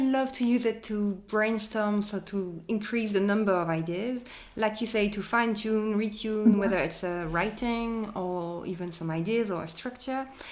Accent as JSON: {"language": "English", "country": "France", "said": "I was French. I thought I was coming back to France, basically."}